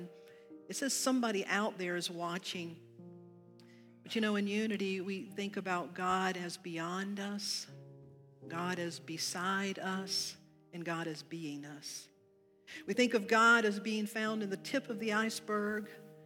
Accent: United States; I'm glad I'm an American where we have warnings against things like this.

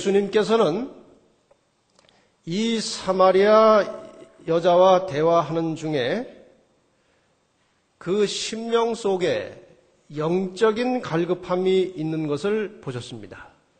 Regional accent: Seoul, South Korea; 제 고향이 이제 구로구 오류동입니다. 그 당시에는 뭐 경기도였지만 지금 주소상 그렇게 서울로 되어 있어요. 저희 아버님이 태어난 그 집에서 제가 태어났습니다. 거기가 고향이에요.

